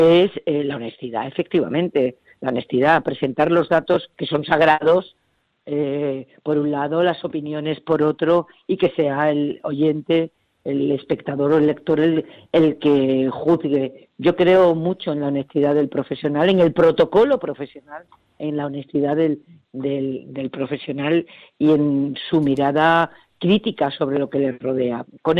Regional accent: Badajoz, Extremadura, Spain; Yo soy del sur, yo soy extremeña, de Badajoz además, del sur de Extremadura.

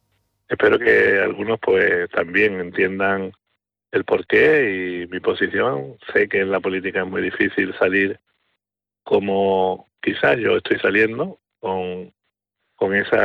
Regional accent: Sanlúcar de Barrameda, Andalusia, Spain; sobre todo de mi pueblo, ¿no? De Sanlúcar, de mi gente.

